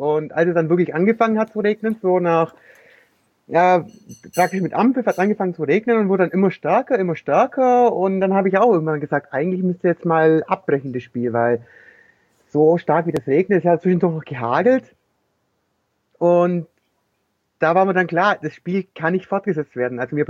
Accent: Baden-Württemberg, Germany; Naja, also ich komme aus der Nähe von Heidenheim.

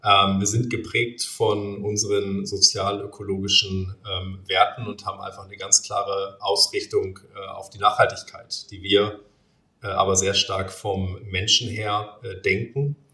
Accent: Bremen, Germany; bin gebürtiger Bremer.

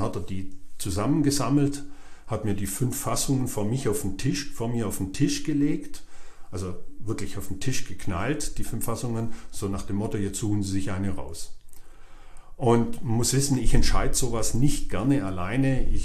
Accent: Baden-Württemberg, Germany; ich bin Schwabe, ich spare auch ganz gern mal einen Euro.

